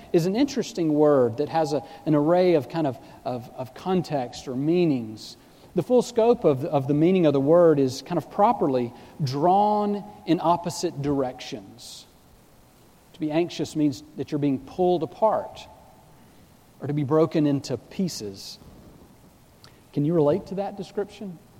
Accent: the South, United States; I grew up in the South, and I knew there were certain things you just don't talk about.

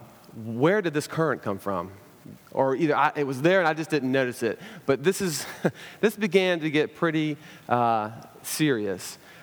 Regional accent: Chattanooga, Tennessee, United States; And I'm also from Chattanooga.

